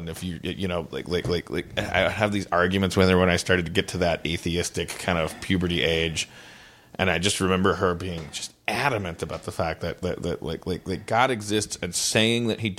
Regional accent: Wisconsin, United States; When I was growing up in Wisconsin as a Lutheran, as a wayward Lutheran

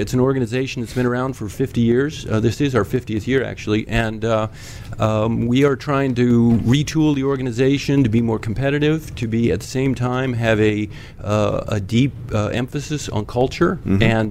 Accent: Iowa City, Iowa, United States; Iowa City.

